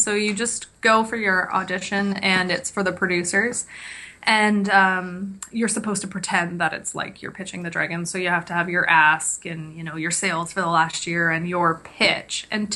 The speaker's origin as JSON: {"language": "English", "town": "Kingston", "region": "Ontario", "country": "Canada", "said": "Because I'm from Kingston."}